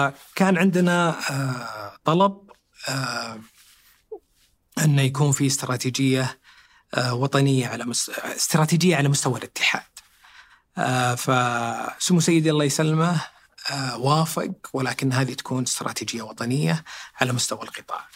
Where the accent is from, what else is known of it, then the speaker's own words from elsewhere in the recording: Saudi Arabia; عدد الممارسين عندنا في السعودية 30% الشعب